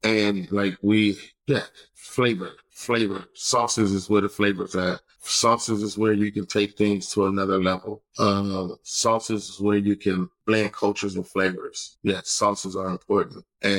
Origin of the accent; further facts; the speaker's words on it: California, United States; I do California Soul food, and then my book is California Soul because I'm born and raised in California. So this is where my soul is at.